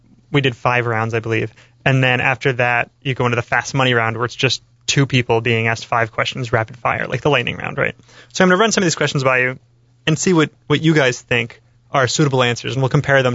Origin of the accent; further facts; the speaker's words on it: Nashua, New Hampshire, United States; Now, for those who don't know, I'm from Nashua, New Hampshire, which is right near Boston.